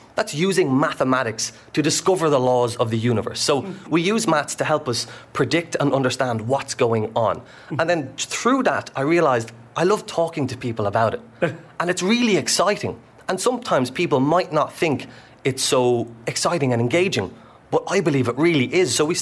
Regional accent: Kildare, Leinster, Ireland; Yes, so I'm from Kildare in Ireland.

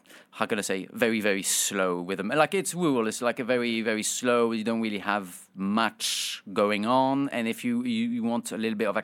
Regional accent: France; now in United Kingdom; So my father is French and my mother's English. I was born and raised in France.

